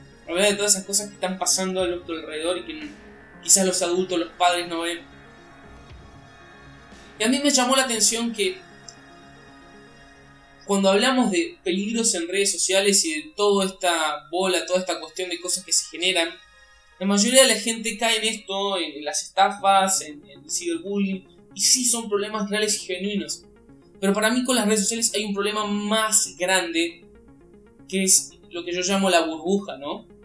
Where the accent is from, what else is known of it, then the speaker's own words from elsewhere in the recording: Argentina; Eso me hizo pensar en tantísimas polémicas y discusiones y peleas que surgieron este año en mi país, en Argentina.